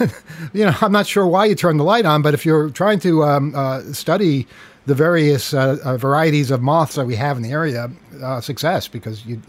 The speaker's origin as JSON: {"language": "English", "town": "Queens", "region": "New York", "country": "United States", "tie": "born or raised there", "said": "I remember when I grew up in Queens, they were inside."}